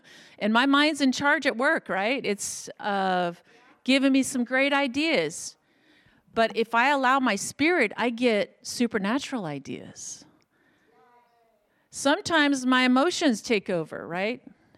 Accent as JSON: {"language": "English", "region": "the South", "country": "United States", "said": "I'm from the South, so it just comes out."}